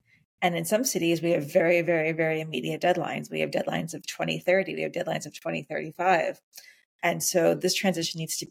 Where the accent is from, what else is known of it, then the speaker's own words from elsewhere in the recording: New York City, New York, United States; I'm a New Yorker. I've lived here my whole life. And like most New Yorkers, I rely on public transportation to go everywhere I need to go.